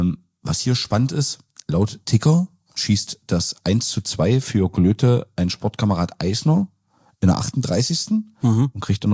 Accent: Barleben, Saxony-Anhalt, Germany; Mit dem bin ich am Barleber groß geworden.

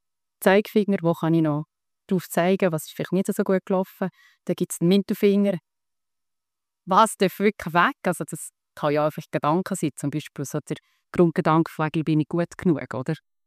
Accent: Switzerland; als Schweizer sind wir ja immer sehr verhalten, im uns selber feiern.

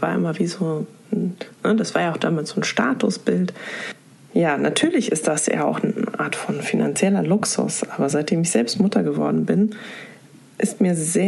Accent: Poland; born there; Denn ich bin gebürtige Polin und bin quasi sehr, sehr klassisch sozialisiert worden.

